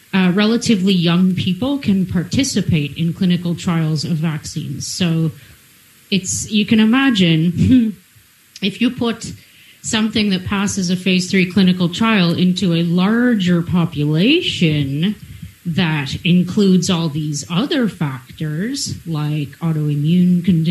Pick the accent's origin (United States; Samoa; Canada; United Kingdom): Canada; and I'm a Canadian.